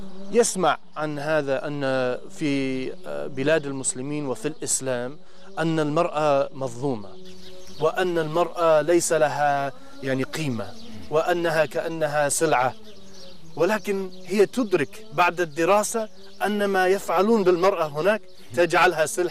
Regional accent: Oklahoma, United States; من أمريكا.

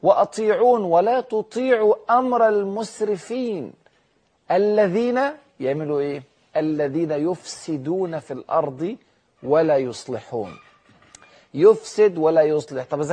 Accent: Egypt; إحنا عندنا في مصر

